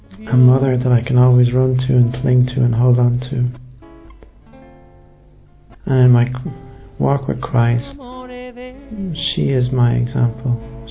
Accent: Dublin, Leinster, Ireland; now in London, United Kingdom; I live in Canning Town in the east end of London. I'm from Dublin and I'm a member of the Franciscan Friars of the Renewal.

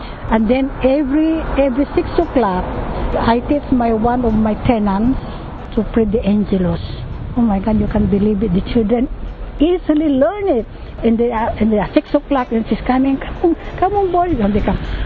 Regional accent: Philippines; Philippines.

